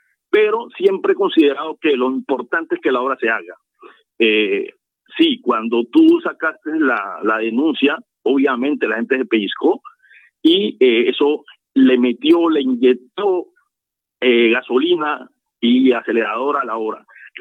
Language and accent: Spanish; Buenaventura, Valle del Cauca, Colombia; Y efectivamente yo soy de Buenaventura, amo Buenaventura